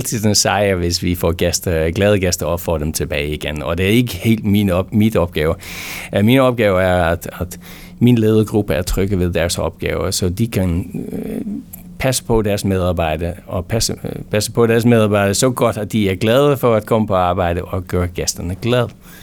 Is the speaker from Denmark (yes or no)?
no; Netherlands; Danish is a second language; now in Sweden; Jeg er hollænder og flyttede til Sverige for mange år siden. I 2001 kom jeg til Sverige og bor der stadigvæk, men arbejdede siden 2001 i Danmark.